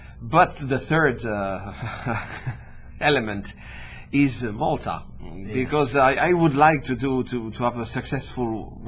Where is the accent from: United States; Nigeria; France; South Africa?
France; Marseille, Provence-Alpes-Côte d'Azur; born there; English is a second language; As soon as I was young, I understood I was coming from another place, even if I was born in Marseille